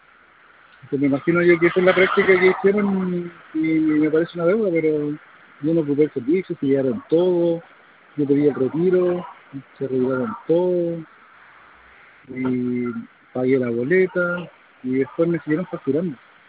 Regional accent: Arica, Arica y Parinacota, Chile; yo soy de Arica

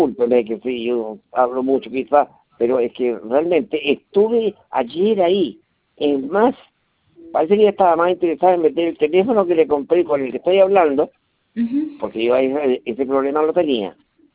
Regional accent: Macul, Santiago Metropolitan Region, Chile; now in Arica, Chile; me vine de Macul ya hace bastante tiempo. Entonces estoy en Arica, yo estoy exactamente.

